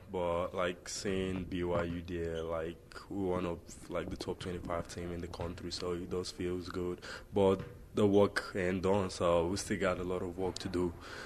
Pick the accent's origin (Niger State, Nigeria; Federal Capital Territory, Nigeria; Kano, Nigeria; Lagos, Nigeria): Niger State, Nigeria; Minna; now in United States; So the main stopping point is Mina, Nigeria, my hometown.